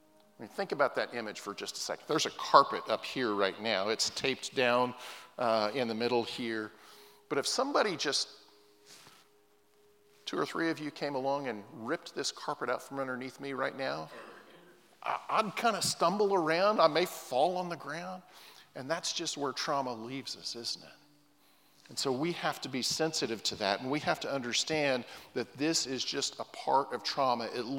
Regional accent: West Coast, United States; I'm from the West Coast, and I often think about those rocky shorelines in Northern California or the Oregon coast or even the Washington coast

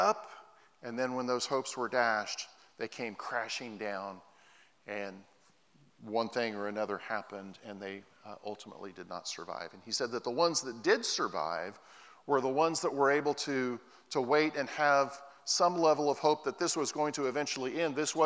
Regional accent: Oregon, United States; There was a guy in my church when I was growing up in Southern Oregon.

